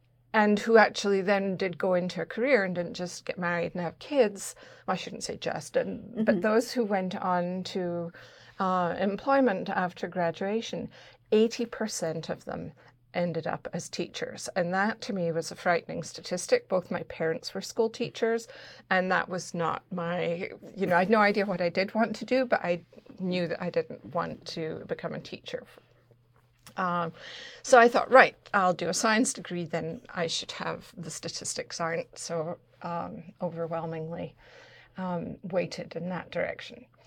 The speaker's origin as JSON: {"language": "English", "town": "Aberdeen", "region": "Scotland", "country": "United Kingdom", "tie": "born or raised there", "said": "In my case, I was born in Aberdeen, Scotland, grew up there, attended high school there"}